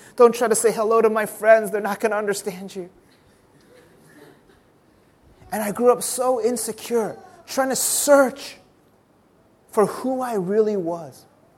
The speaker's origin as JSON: {"language": "English", "country": "United States", "tie": "born or raised there", "said": "I grew up where I struggled with my identity because I look Asian, but I grew up in the United States in a neighborhood where there were no other Asians."}